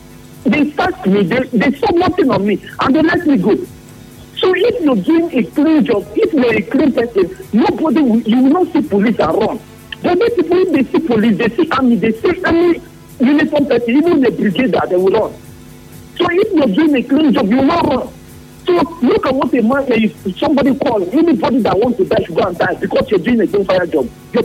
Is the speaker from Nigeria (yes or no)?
yes; Bonny, Rivers, Nigeria; I'm from Bonny Island.